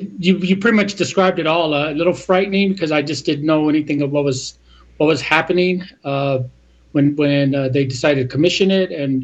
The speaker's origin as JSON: {"language": "English", "town": "Phoenix", "region": "Arizona", "country": "United States", "tie": "born or raised there", "said": "Gila River is south of Phoenix area. I was born and raised in Phoenix. and a member of my tribe."}